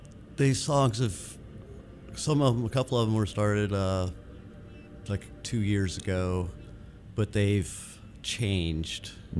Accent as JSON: {"language": "English", "town": "Marion", "region": "Ohio", "country": "United States", "said": "I'm from a little Rust Belt place called Marion, Ohio."}